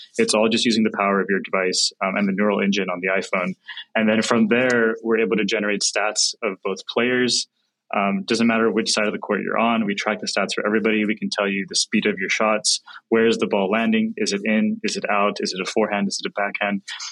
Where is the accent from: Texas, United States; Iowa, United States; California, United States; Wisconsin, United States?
California, United States; So, you know, I was born and raised here in Silicon Valley.